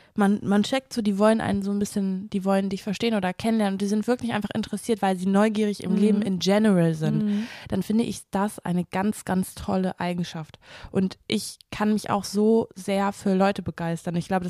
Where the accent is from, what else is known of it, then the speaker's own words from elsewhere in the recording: Kiel, Schleswig-Holstein, Germany; Übrigens komme ich aus Kiel.